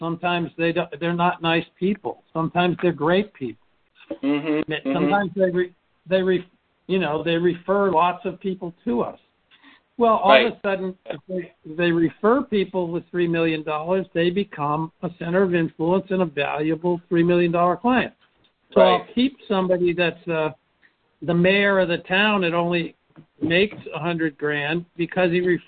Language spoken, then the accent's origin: English; Hingham, Massachusetts, United States; Keep in mind, I'm from Hingham, so I know Marblehead.